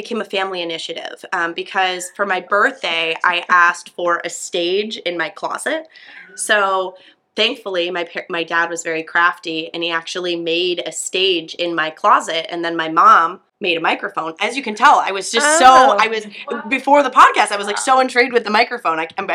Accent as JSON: {"language": "English", "region": "Ohio", "country": "United States", "said": "but of course, because I was from Ohio, and I really wanted to see a dolphin and experienced dolphins"}